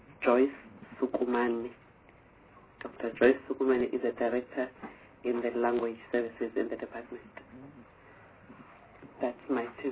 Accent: Eastern Cape, South Africa; I'm a member of this committee. I'm from Eastern Cape.

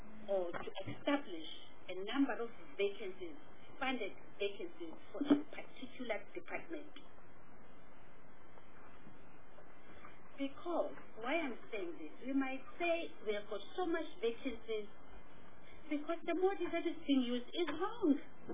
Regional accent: KwaZulu-Natal, South Africa; Go to the provinces. I come from KwaZulu-Natal. I didn't write my matric and my list.

